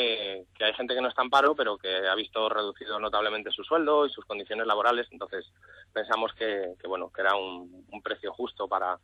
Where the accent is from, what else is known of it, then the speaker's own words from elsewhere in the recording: Madrid, Community of Madrid, Spain; somos de Madrid, la gran mayoría del grupo